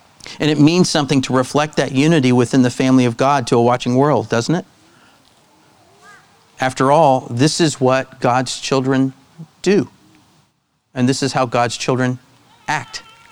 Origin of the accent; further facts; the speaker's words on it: the South, United States; So I grew up in the South, and my dad had an interesting way, like all dads do, of keeping our behavior in line.